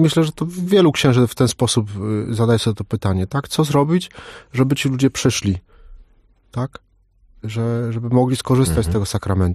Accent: Olesno, Opole Voivodeship, Poland; Ja pochodzę z Olesna, więc to mogę tak powiedzieć.

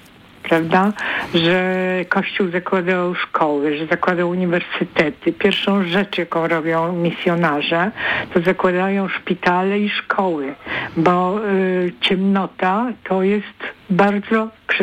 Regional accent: Bulgaria; Polish is a second language; Ja się wychowywałam w kraju ateistycznym, bardzo w Bułgarii

